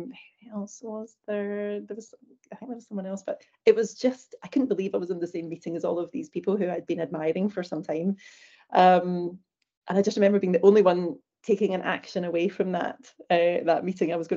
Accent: Glasgow, Scotland, United Kingdom; We realise we're both from Glasgow, so we've got a lot in common.

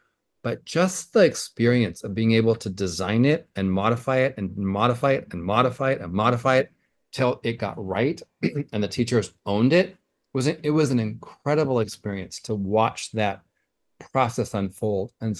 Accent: San Diego, California, United States; I was born and raised in San Diego. I'm a third generation San Diego. And my grandparents were here. My mom and dad are here.

